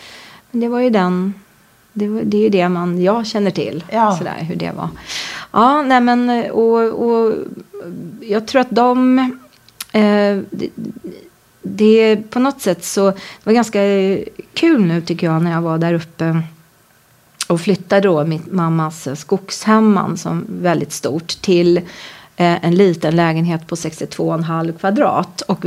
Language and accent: Swedish; Stockholm, Stockholm County, Sweden; born there; jag är ju född här i Stockholm